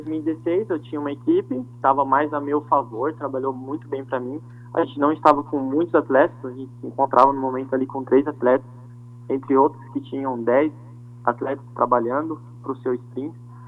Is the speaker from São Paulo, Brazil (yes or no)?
yes; Americana, São Paulo, Brazil; Eu não sou nascido na cidade de Piracicaba, sou de Americana